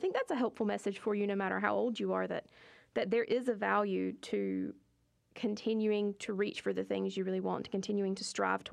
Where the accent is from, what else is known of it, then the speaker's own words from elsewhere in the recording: Claxton, Georgia, United States; I'm from Claxton, Georgia, so it's about 50 miles west of Savannah, and I've lived there my whole life with my family, and it's really cool to be from a small town.